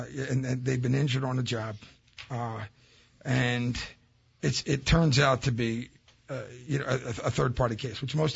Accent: Philadelphia, Pennsylvania, United States; I come from East Falls, right? I can actually see the building, which explains why I'm the last one here.

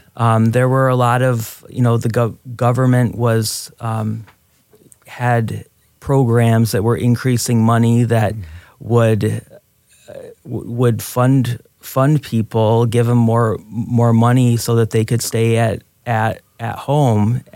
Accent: Michigan, United States; also born or lived in Illinois / Maine / Pennsylvania; My background is I'm originally from Michigan, but I started and did training in Illinois and Maine and finally Pennsylvania.

